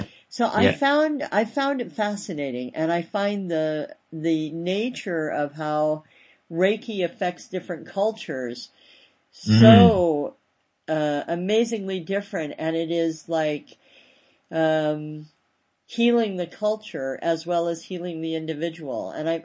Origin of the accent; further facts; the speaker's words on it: United States; my lesson about history as an American, so I just own my own ignorance about being in a culture that's fairly new on the planet.